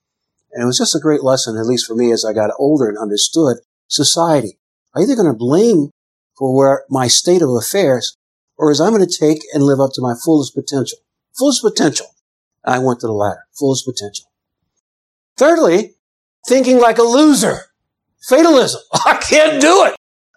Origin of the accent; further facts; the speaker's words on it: Cleveland, Ohio, United States; I'm from Cleveland, and I get on the train in Ohio, and I head down.